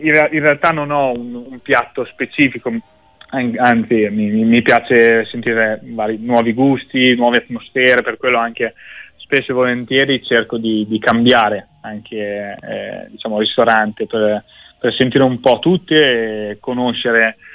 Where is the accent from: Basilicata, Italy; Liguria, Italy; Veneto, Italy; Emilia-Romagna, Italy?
Emilia-Romagna, Italy; Castrocaro; Sì, sono romagnolo da Castrocaro.